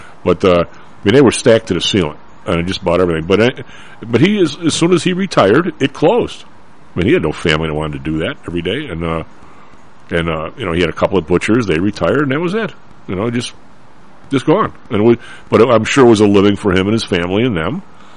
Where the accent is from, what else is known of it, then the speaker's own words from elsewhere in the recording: Evergreen Park, Illinois, United States; in when I grew up in Evergreen Park, there were probably six or seven smaller independent grocers in the hood.